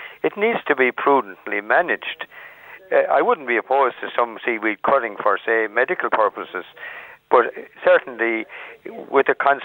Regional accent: Ireland; And frankly, I just do not buy into it as an Irish citizen.

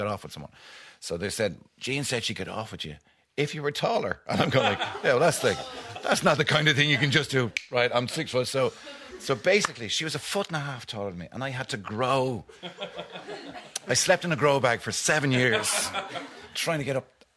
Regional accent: Dublin, Leinster, Ireland; also born or lived in Cork; Like, I went to Cork and I wasn't there long. Like, and when I moved back, I was from Cork. So we moved back to the north side of Dublin. And I went to Mount Temple, right?

